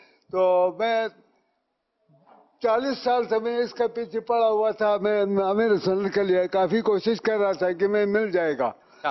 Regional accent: Gilgit-Baltistan, Pakistan; تو میں گلگت بلتستان سے آیا ہوں

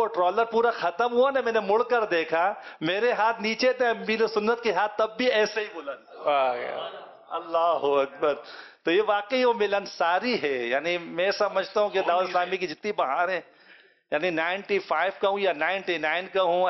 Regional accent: Mardan, Khyber Pakhtunkhwa, Pakistan; first language Pashto; Urdu is a second language; مادری زبان میری پشتو ہے, پیدائش یہاں کی ہے تو اردو صاف ہو گئی ہے اور پشتو ذرا آگے پیچھے ہو گئی. ہم لوگ مردان سے تعلق ہے

